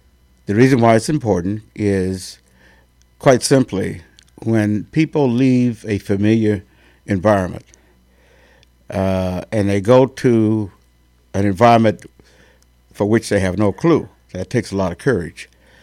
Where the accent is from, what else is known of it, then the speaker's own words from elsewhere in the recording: Louisiana, United States; born there; If we want to start with my chronology, I was born in Louisiana